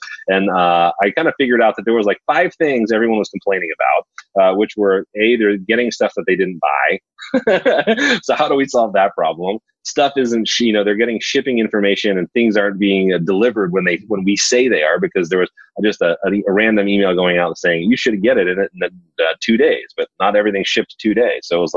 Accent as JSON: {"language": "English", "region": "West Virginia", "country": "United States", "tie": "born there", "said": "well, I was born in West Virginia, which is a really weird place to start."}